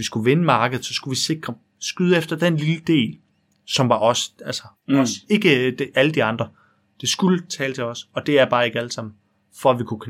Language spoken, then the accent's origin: Danish; Horsens, Central Denmark Region, Denmark; Kommer fra Jylland. Det er mørk i Jylland.